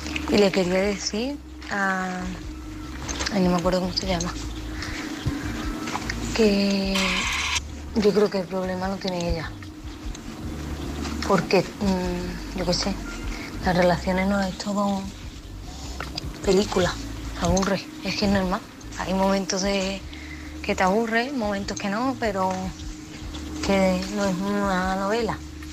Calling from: Málaga, Andalusia, Spain; Hola, soy corresponsal de Málaga.

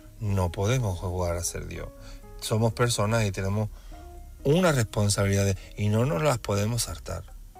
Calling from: Seville, Andalusia, Spain; Buenas noches … de Sevilla y llamo para opinarle el tema de esta noche

